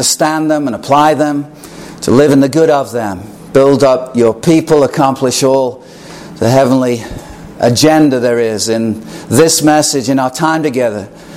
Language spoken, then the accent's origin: English; England, United Kingdom; I grew up in England, as many of you know